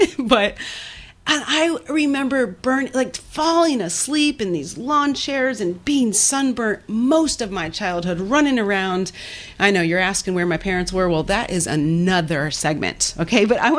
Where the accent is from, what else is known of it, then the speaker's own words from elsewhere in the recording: Midwest, United States; I grew up in the Midwest, and I remember clearly in my mind